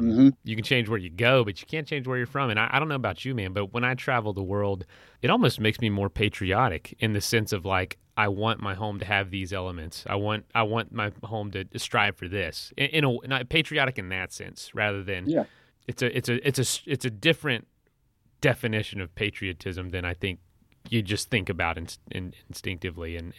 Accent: Florida, United States; I think that's the same reaction a lot of people hear from me when I say I'm from Florida.

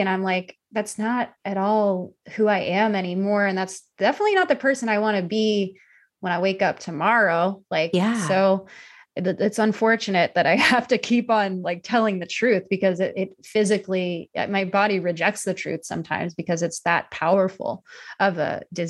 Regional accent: Tennessee, United States; I'm from Tennessee.

